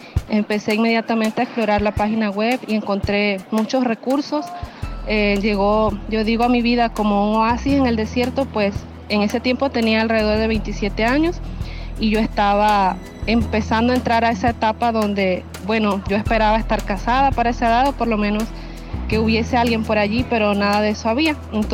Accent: Panama; soy de Panamá.

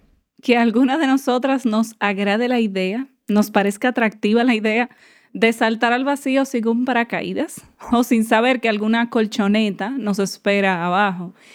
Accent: Dominican Republic; como quizás algunas ya saben, tengo 30 años y soy de República Dominicana, vivo con mi familia, soy la segunda de tres hermanas

